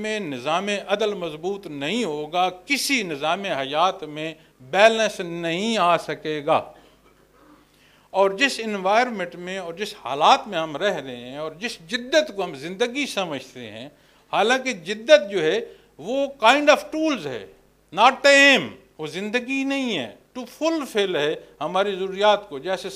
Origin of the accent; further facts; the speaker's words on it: Pakistan; میں پھر بتاتا ہوں جناب, میں پاکستانی ہوں جناب